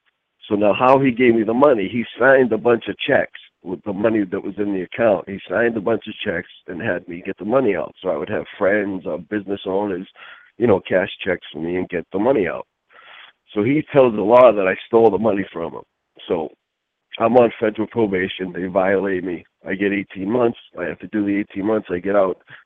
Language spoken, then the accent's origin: English; Boston, Massachusetts, United States; But I'm from Boston, so there was a problem with Boston guys and some New York guys.